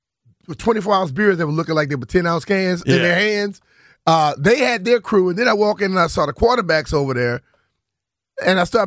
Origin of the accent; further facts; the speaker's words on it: Louisiana, United States; I'm from Louisiana, baby.